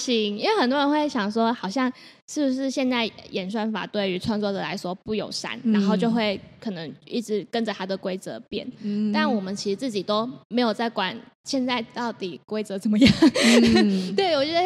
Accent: Chiayi, Chiayi County, Taiwan; 回到嘉义，就在吃早餐，就是有时候去吃早餐的时候，就发现说，哎，嘉义怎么有一些早餐店把这个我们小时候在自己家厨房吃的煎肉粽拿出来变成早餐的正餐去贩售

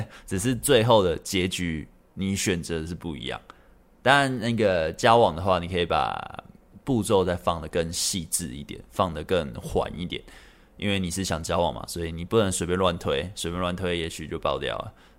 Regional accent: Central Malaysia, Malaysia; 可是我是中部，她在北部，我们都是马来西亚人。

